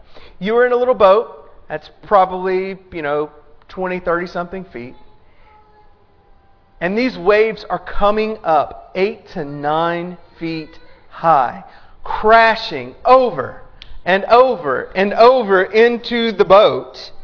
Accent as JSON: {"language": "English", "region": "Louisiana", "country": "United States", "moved": "yes", "said": "I came from Louisiana. Louisiana is below sea level, if you don't know."}